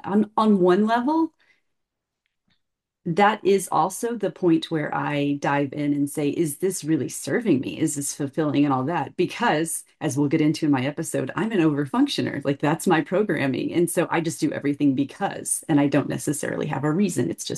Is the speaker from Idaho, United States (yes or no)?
yes; Hailey, Idaho, United States; I am from Haley, Idaho. It's a beautiful place up in the mountains.